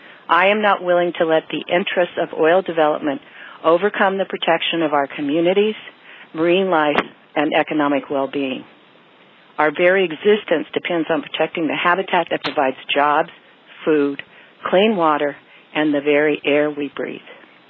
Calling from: Cambria, California, United States; I'm calling from Cambria, California.

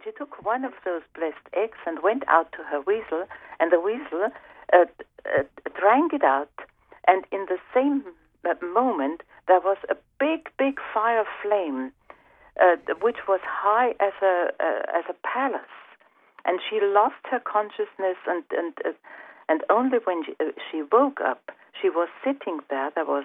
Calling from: Germany; English is a second language; I'm speaking from Germany, and I have to say that my English is perhaps not so good.

